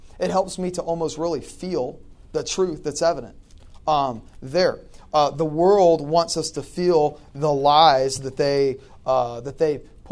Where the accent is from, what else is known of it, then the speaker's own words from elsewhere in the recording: Louisiana, United States; I remember a few times, I'm from Louisiana, and in certain parts of where we would go knocking doors